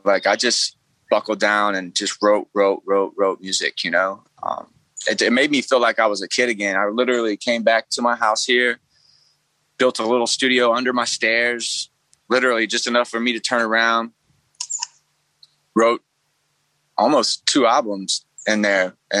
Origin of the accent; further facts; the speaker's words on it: Alabama, United States; You know, I'm from Alabama, the heart of it, you know.